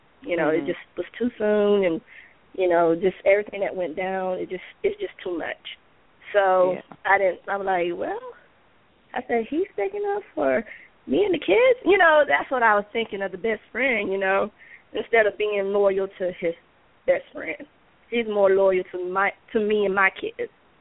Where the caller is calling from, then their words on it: Georgia, United States; from Georgia.